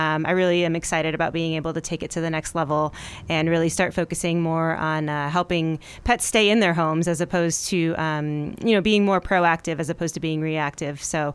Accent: Indiana, United States; also born or lived in Bend / Tahoe; now in Roseburg, United States; So I was in Bend for about 20 years. I grew up in Indiana. I was in Bend for about 20 years.

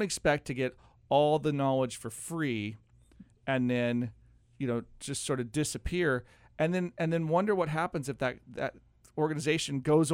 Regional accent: United States; This is a painful trade-off for us as an American, right?

